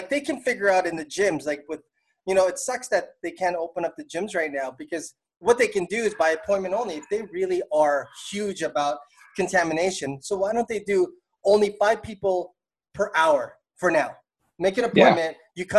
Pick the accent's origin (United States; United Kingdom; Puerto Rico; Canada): Canada; Toronto, Ontario; I'm from Toronto, but when we went to the States, we always look forward.